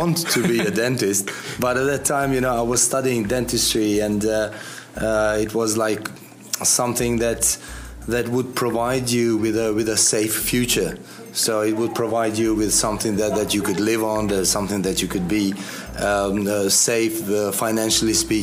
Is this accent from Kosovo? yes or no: yes; Kosovo; I grew up in Yugoslavia. When Kosovo was part of Yugoslavia, and it was a completely different setup at that time